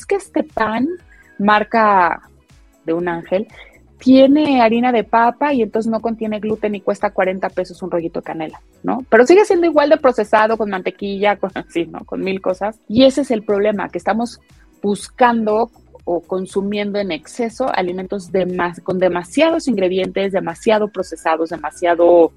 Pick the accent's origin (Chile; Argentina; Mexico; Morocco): Mexico; Creo que en general, como mexicanos